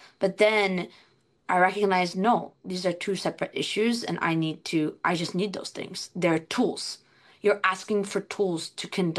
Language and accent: English; United States; I'm like, yeah, I'm an American.